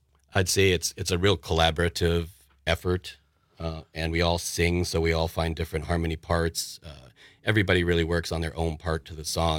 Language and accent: English; Newtown, Connecticut, United States; I'm originally from Connecticut. I grew up in Newtown, Connecticut